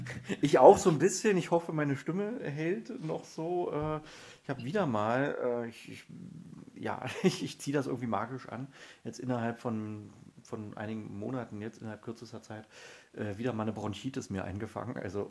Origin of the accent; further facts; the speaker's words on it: Berlin, Germany; moved away as an adult; also born or lived in Hanover; now in Lemwerder, Germany; Also ich bin eigentlich ursprünglich aus Berlin, bin dann mit meiner Frau dann damals nach Hannover, weil sie da ein Studium gemacht hat. Dann sind wir irgendwann berufsbedingt nach Lemwerder, in die Weltmetropole Lemwerder gezogen. Das ist bei Bremen.